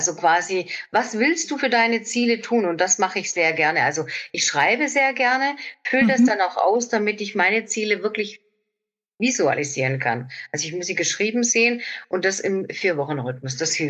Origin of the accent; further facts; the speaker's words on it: Baden-Württemberg, Germany; ich komme aus dem Oberschwäbischen